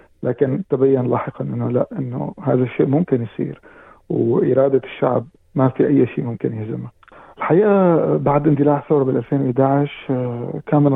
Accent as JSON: {"language": "Arabic", "country": "Syria", "said": "احنا اليوم مهمتنا كسوريين محبين لوطننا"}